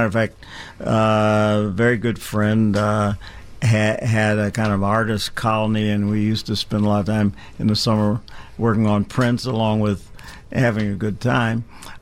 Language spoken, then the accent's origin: English; Chicago, Illinois, United States; I grew up in Chicago, Woodlawn, Englewood.